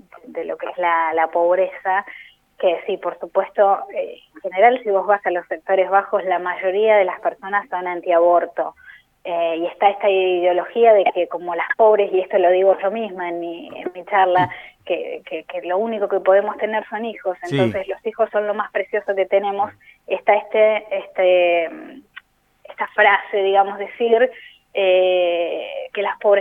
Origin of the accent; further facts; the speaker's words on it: Bahía Blanca, Buenos Aires Province, Argentina; yo soy de Bahía Blanca, que a pesar de que hay mucha pobreza, no se compara con las dimensiones de ustedes